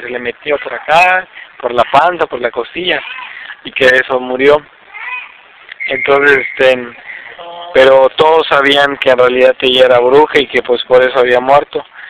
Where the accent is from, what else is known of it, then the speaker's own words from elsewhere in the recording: Morelos, Mexico; entonces en eso hay que trabajar un poquito más aquí en Morelos, y es lo que les puedo contar de mi pueblo